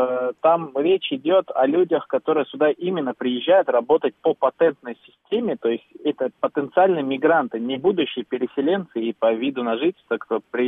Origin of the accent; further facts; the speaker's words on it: Uzbekistan; Я русский человек. Все мои родные бабушки, все родились в России. Я выходец из Республики Узбекистан.